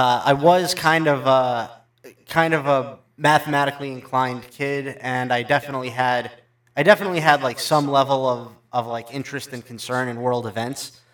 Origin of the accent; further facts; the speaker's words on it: New York, United States; Because, you know, I grew up in New York